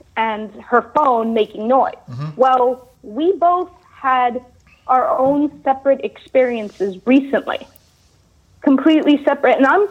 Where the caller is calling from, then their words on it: New York City, New York, United States; I'm from New York City.